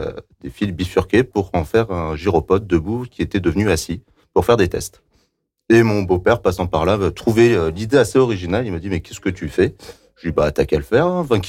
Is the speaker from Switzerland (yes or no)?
no; Montluçon, Auvergne-Rhône-Alpes, France; Exactement, je viens de Montluçon